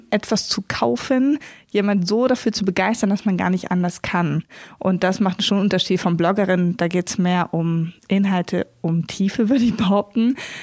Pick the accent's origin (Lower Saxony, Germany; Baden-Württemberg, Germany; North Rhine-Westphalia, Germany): Lower Saxony, Germany; Hämelerwald; Wir wohnen in Abke, das ist östlich von Hannover. Ich bin aber im Nachbardorf in Hemlerwald groß geworden.